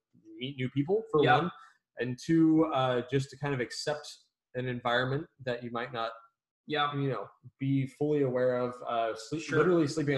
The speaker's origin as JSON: {"language": "English", "town": "San Antonio", "region": "Texas", "country": "United States", "tie": "born or raised there", "said": "Which is my home. I mean, San Antonio is my hometown."}